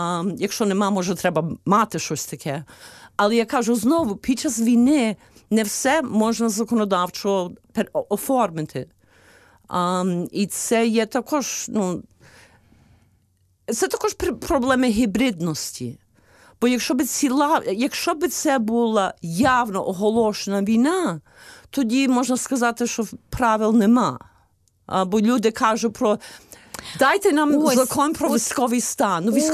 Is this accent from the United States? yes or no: yes; United States; Ukrainian is a second language; Ну, а я американка. І мене пустили.